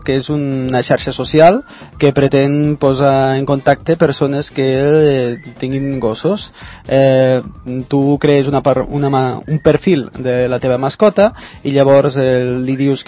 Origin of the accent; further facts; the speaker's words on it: Lleida, Catalonia, Spain; now in Barcelona, Spain; Jo sóc de Lleida, com s'ha notat una mica l'accent, i bé, vaig vindre aquí a Barcelona